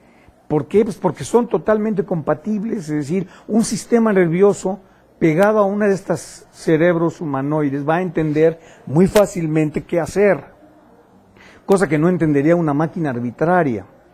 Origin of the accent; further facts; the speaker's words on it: Mexico; Bueno, yo empiezo a ser buen mexicano